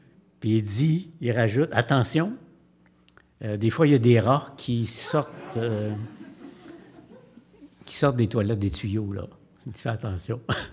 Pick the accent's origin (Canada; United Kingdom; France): Canada; Drummondville, Quebec; Moi, je viens de Drummondville. Là. Les Anglais, t'es compte sur la main. J'ai jamais dit un mot en anglais.